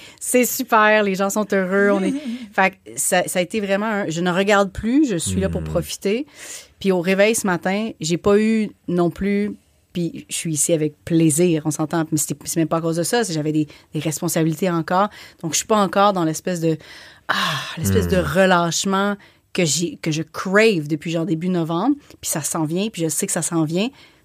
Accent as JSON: {"language": "French", "region": "Quebec", "country": "Canada", "said": "si j'avais été chez moi, au Québec, j'aurais eu une réponse peut-être différente."}